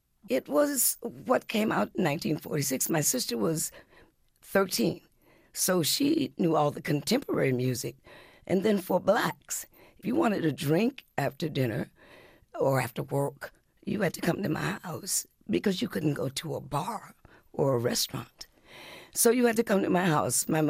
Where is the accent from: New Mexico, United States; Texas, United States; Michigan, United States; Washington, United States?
Michigan, United States; Detroit; also born or lived in Muskegon; My parents I was born in Muskegon, Michigan, and they came to Detroit.